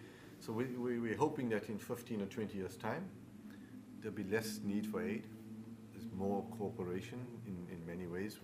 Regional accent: South Africa; we're not going to prescribe as South African that we are going to get involved in this sector or that sector.

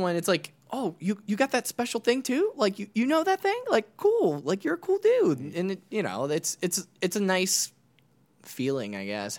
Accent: Chicago, Illinois, United States; we don't know anyone from LA. We're all from Chicago

